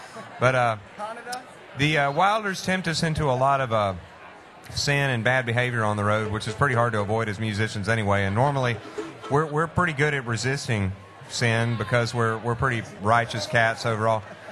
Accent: Georgia, United States; I'm from Georgia, and I never had heard of it before

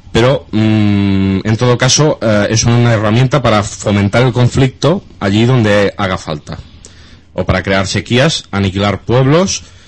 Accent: Rubí, Catalonia, Spain; yo en mi ciudad natal de nacimiento hubo unas inundaciones brutales en el Vallés en los años 60

